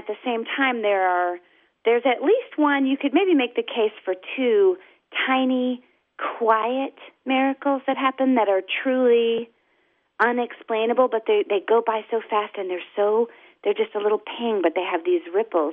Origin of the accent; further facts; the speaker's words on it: the South, United States; You know, I grew up in the South. I spent my whole life here.